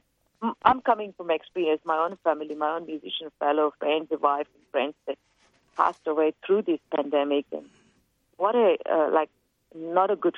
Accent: Ujjain, Madhya Pradesh, India; And the fundraising will be going to my hometown in Ujjain, the artist community.

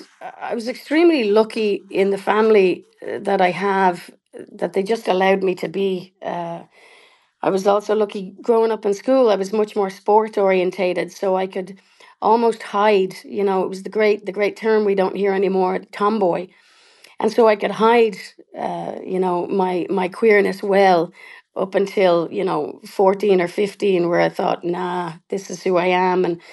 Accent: Ireland; also born or lived in Canada; now in Australia; But I was away from Ireland and indeed Europe for so long because I lived, 20 years in Canada, and so my audiences grew quite vastly in Canada and here in Australia

